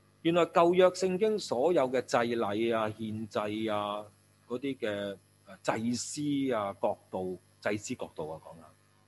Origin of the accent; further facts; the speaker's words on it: Hong Kong; 佢竟然问我哋香港人啊，佢身处美国，佢问我香港人啊